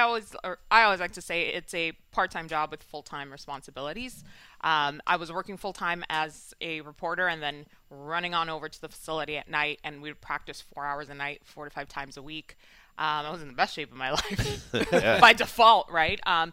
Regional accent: New York City, New York, United States; Yeah, I grew up in Washington Heights.

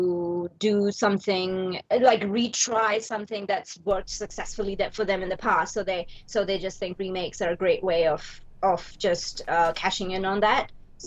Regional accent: India; Well, I'm Indian. I think that's enough of an explanation.

